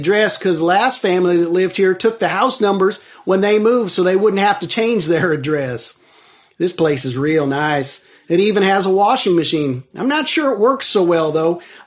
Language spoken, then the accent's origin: English; Ohio, United States; I'm from Ohio, which is redneck country